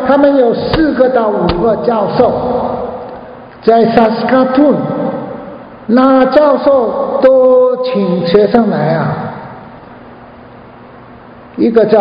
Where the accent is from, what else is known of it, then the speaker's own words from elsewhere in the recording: Guangzhou, Guangdong, China; 我的老家也是中国。我就知道，我6岁7岁的时候在广州读书，小学岭南小学，所以我也是中国人。